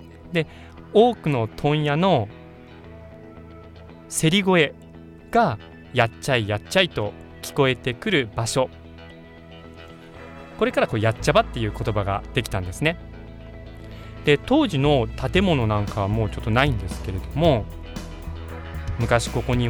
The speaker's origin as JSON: {"language": "Japanese", "region": "Kyushu", "country": "Japan", "moved": "yes", "lives_now": "Tokyo, Japan", "said": "私は10年前ですかね、九州から上京したんですけれどもね、"}